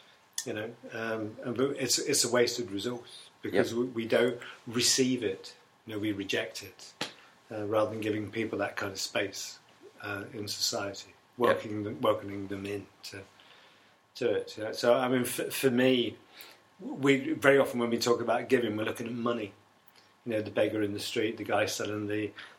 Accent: London, United Kingdom; born there; Well, I came, because I was born in London, there was a great difference between coming from the north or the south of the river.

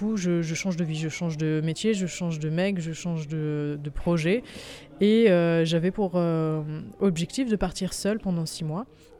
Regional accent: Chamonix, Auvergne-Rhône-Alpes, France; On est originaire de Chamonix, en fait, on était conscient qu'il y a un changement climatique en marche.

